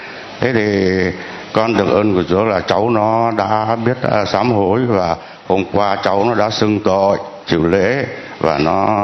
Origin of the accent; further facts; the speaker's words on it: Hưng Yên, Vietnam; Con ở Hưng Yên, ở miền Bắc vào.